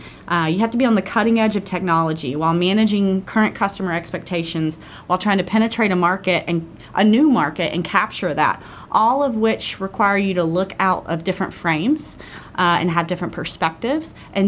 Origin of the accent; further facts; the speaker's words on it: Alabama, United States; I grew up in South Alabama, and traditionally, women in the South were not pushed to pursue technical career paths.